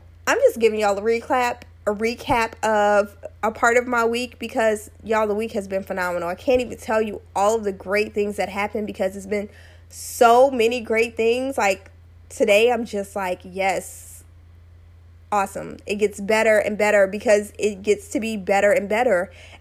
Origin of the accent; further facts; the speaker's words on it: Slidell, Louisiana, United States; But of course, you all know I am from Slidell, Louisiana. So I have plenty of family and friends in Louisiana.